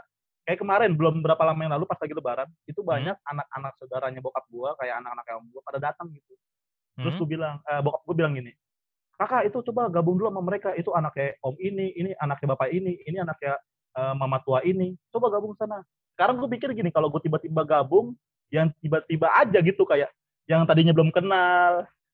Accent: Ambon, Maluku, Indonesia; now in Jakarta, Indonesia; gua pikir lagi ya, kalau misalkan gua ke Ambon, sedangkan gua di Jakarta aja kurang deket sama saudara-saudara gua yang orang Ambon di Jakarta.

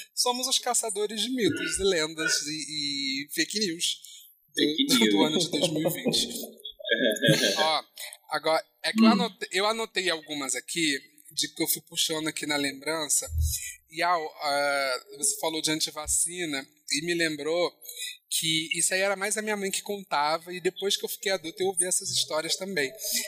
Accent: São Paulo, Brazil; Eu, quando era criança lá em São Paulo

